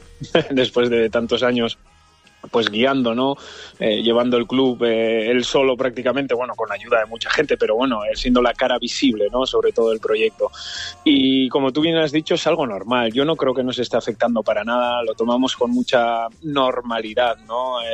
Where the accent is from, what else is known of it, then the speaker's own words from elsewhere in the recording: Basque Country, Spain; yo que soy del País Vasco por cercanía